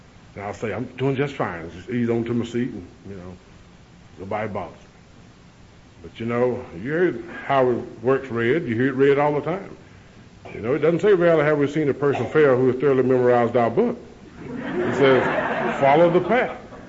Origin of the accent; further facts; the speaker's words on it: North Carolina, United States; I was born in Cleveland County, North Carolina. I'm a country boy. I used to tell people I was born in Shelby. I was born a good 6 miles out of Shelby.